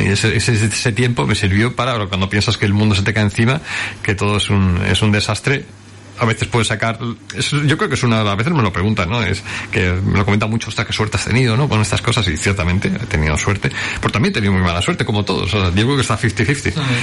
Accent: Hospitalet, Catalonia, Spain; Era de pequeño, yo vivía en Hospitalet.

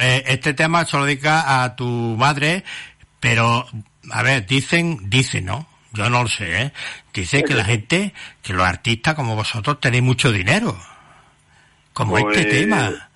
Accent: Córdoba, Andalusia, Spain; soy nacido aquí, pero soy cordobés a 100%.

